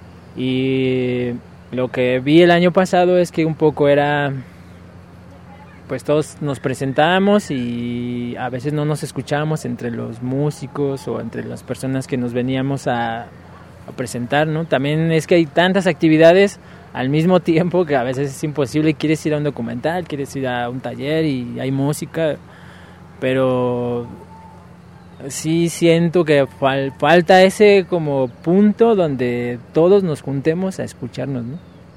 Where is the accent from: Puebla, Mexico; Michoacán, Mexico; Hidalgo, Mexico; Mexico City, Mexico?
Mexico City, Mexico; born there; now in Colima, Mexico; vengo de Colima. No nací en Colima, pero vivo ahora en Colima. Nací en la Ciudad de México.